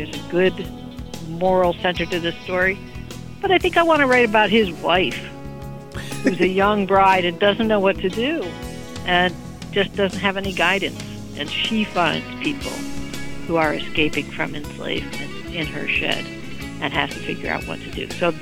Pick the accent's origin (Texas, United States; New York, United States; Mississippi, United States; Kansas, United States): New York, United States; Clinton; also born or lived in Utica; Yeah, I was born in Utica and went to Sunset School. Father moved us out day of my graduation from sixth grade to Clinton, New York, where I lived until I went to college.